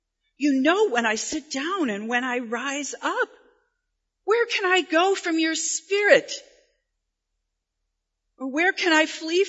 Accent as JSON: {"language": "English", "town": "Livonia", "region": "Michigan", "country": "United States", "tie": "born or raised there", "said": "I grew up in the Midwest. I grew up in Livonia, Michigan."}